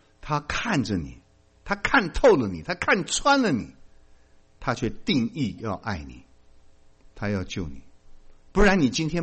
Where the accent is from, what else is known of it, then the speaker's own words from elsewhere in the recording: China; 咱们中国人有个好处，最识相。我们中国人呢是宁可信其有不可信其无啊。